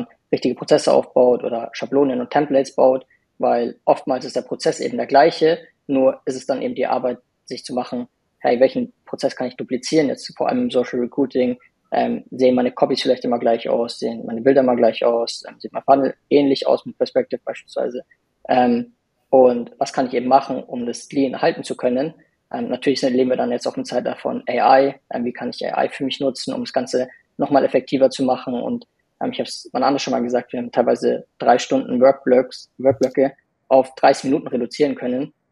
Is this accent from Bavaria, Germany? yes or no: yes; Munich, Bavaria, Germany; Aber ich bin auch aus München.